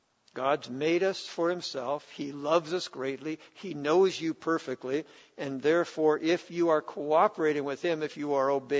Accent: Toronto, Ontario, Canada; I didn't want to go to Toronto. I grew up in Toronto.

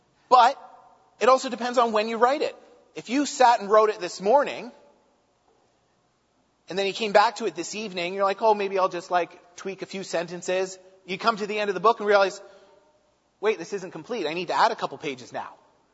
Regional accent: Hamilton, Ontario, Canada; moved away as an adult; also born or lived in Edmonton / Saskatchewan; I was born and raised in Hamilton, and then at 19, I moved out to Edmonton, where I was trained in electrical, and then I moved to Briarcrest in Saskatchewan

